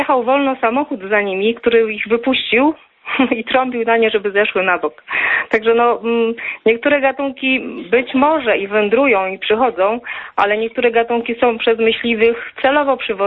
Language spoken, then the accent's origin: Polish; Subcarpathian Voivodeship, Poland; now in Kraków, Poland; ja pochodzę z Podkarpacia.